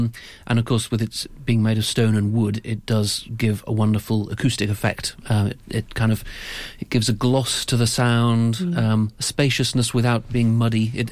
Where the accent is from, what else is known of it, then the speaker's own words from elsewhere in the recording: Durham, North East England, United Kingdom; accent: northeastern; moved away as an adult; now in Cambridge, United Kingdom; Well, I grew up in Durham, as you can tell from my strong northeastern accent. Came down to Cambridge as a student many, many, many years ago. And stayed on, really.